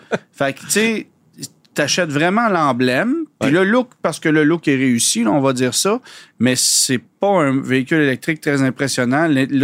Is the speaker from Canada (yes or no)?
yes; Quebec, Canada; chez nous au Québec.